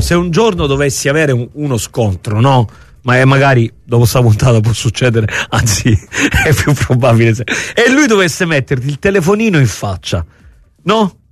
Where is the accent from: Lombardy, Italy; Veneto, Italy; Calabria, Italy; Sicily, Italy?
Calabria, Italy; Reggio Calabria; io sono di Reggio Calabria